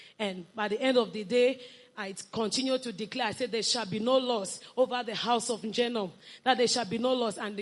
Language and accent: English; Cameroon; from Cameroon.